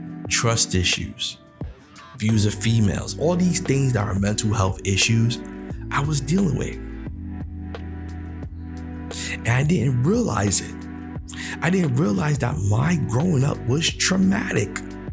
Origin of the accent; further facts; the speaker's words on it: New York City, New York, United States; I think this happens to a lot of New Yorkers, we convince ourselves that growing up in New York is the way. That nobody gets raised better than us. Because we're from the hood.